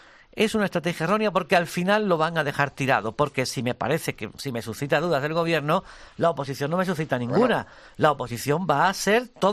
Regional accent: Spain; Yo digo como español

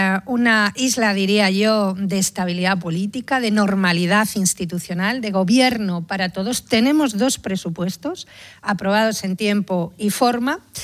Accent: Cantabria, Spain; en el interés general de mi tierra, de los cántabros.

